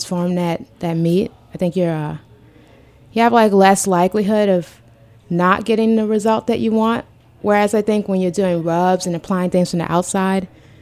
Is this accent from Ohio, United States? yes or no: no; Georgia, United States; also born or lived in Charleston, South Carolina; I'm from Georgia by way of Charleston. I don't know anything about pumpkins.